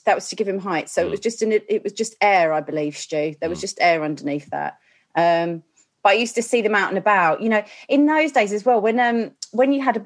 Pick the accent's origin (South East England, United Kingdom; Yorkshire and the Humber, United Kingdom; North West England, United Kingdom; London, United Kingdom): London, United Kingdom; Chingford; now in Broxbourne, United Kingdom; It was very sort of it's a very conservative town, I suppose. Not really a lot for kids to do.